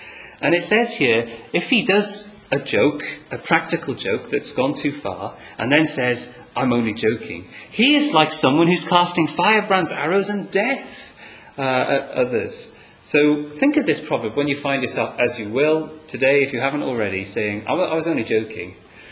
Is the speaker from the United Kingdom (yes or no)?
yes; Wales, United Kingdom; now in Yorkshire, United Kingdom; He's from Wales, and you know what we're like from Wales. We're all quite strong. No one believes me. I'm in Yorkshire, aren't I?